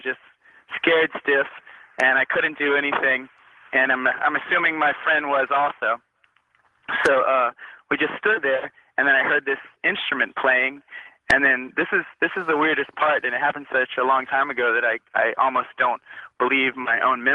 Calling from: Houston, Texas, United States; I'm calling from Houston.

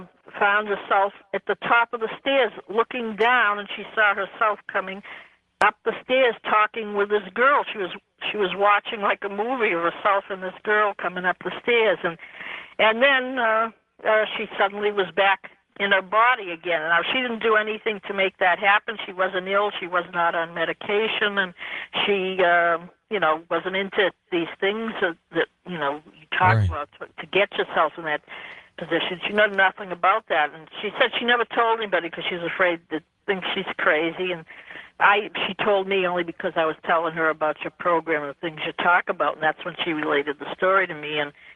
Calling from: Fitchburg, Massachusetts, United States; It's in Massachusetts. It's probably 50 miles.

